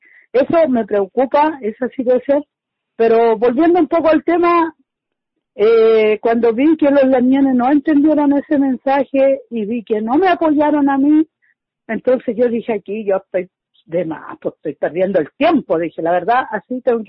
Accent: Purén, Araucanía, Chile; yo soy de Purén, estoy aquí en Purén, o sea, no en la ciudad, sino en la comunidad.

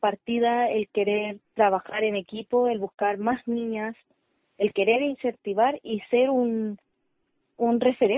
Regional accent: Santiago, Santiago Metropolitan, Chile; yo nací acá en Santiago y he crecido acá

